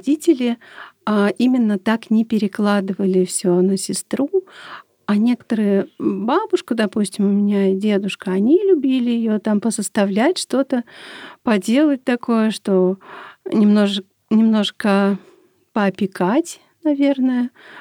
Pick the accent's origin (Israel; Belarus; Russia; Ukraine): Russia; Moscow; я родилась в Москве, и все детство мое прошло в Москве.